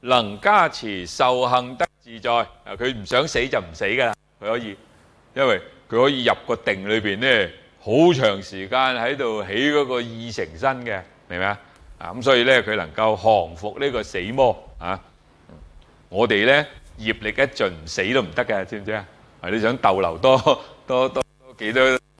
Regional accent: China; 所以點解我哋中國人講死一定做鬼嘅？

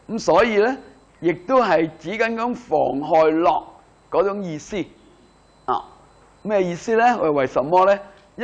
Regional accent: China; 咁所以點解中國人呢去睇嘅時候呢，我哋中國人就覺得呢種叫惻隱之心啊。

